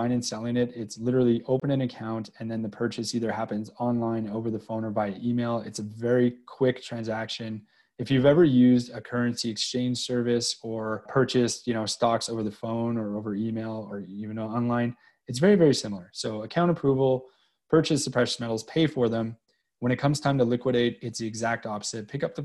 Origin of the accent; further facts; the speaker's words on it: Canada; even though I don't really see it that way as a Canadian.